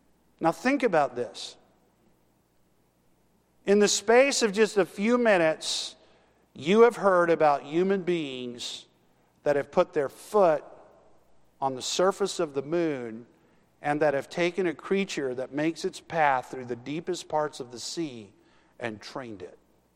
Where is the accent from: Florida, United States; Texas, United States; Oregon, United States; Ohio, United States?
Texas, United States; I said earlier, I grew up in Texas